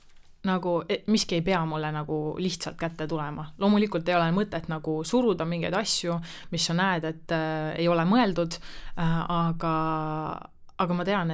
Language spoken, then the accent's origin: Estonian; Võru, Võru County, Estonia; now in Tallinn, Estonia; kui ma Tallinnasse kolisin, et mulle tundus, et Võrus elades siis, kust ma pärit olen, et seal kõik, see community on nagu väiksem